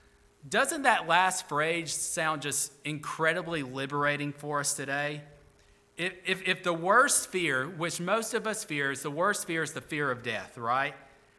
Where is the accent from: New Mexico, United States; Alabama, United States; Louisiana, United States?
Alabama, United States; Florence; You know, I'm from Florence, Alabama, you know. Nobody knows where that is until I became pastor here, you know.